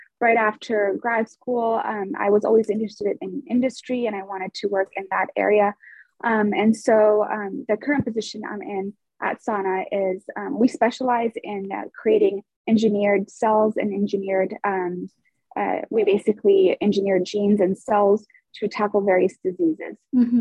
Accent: Spokane, Washington, United States; So a little bit about me. I grew up in Spokane, Washington. I did my undergrad at Eastern Washington University in biology pre-med.

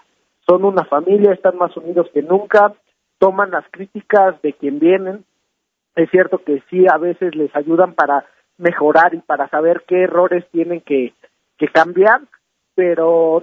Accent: Mexico City, Mexico; para los que somos de la Ciudad de México, tuvimos mucha ayuda

